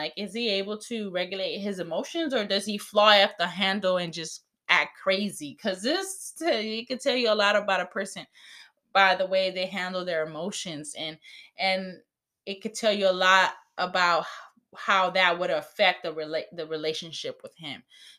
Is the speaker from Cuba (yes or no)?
yes; Cuba; English is a second language; And excuse my accent. I'm Cuban, and sometimes I can't say certain words